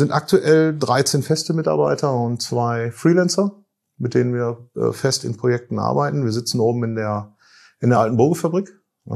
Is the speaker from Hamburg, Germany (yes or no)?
no; Herford, North Rhine-Westphalia, Germany; Herford, gebürtiger Westfale.